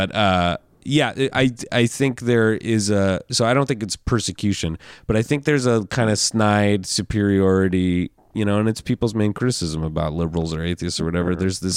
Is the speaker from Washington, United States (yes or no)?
yes; Seattle, Washington, United States; so I grew up in Seattle, and I think that's a big part of why that's a piece of my overall non-religious upbringing